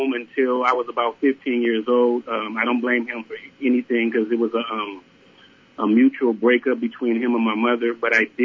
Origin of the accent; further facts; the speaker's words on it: Compton, California, United States; born there; I was born in Compton, California